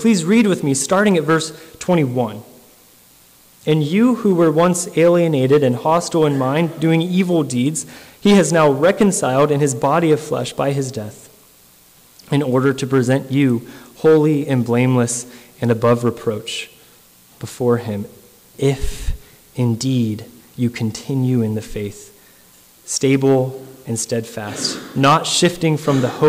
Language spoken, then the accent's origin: English; California, United States; I'm from California, where the police officers have the decency to hide from you and make it a bit of a game.